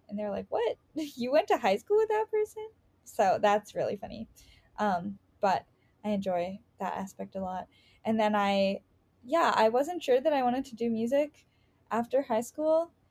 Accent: Chicago, Illinois, United States; That's amazing. I grew up in Rogers Park.

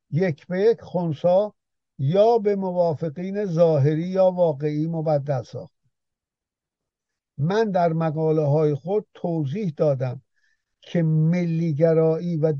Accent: Azerbaijan, Iran; خود من نیز به عنوان یک ایرانی آذربایجانی

